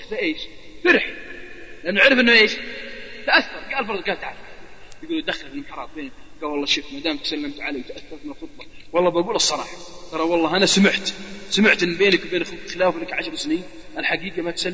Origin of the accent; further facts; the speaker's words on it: Al-Qassim, Saudi Arabia; عندنا في القصيم